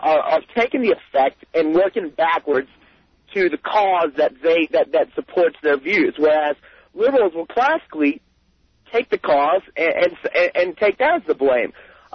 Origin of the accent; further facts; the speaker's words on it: Louisiana, United States; I'm from South Louisiana, and we are, rich in heritage, both bad and good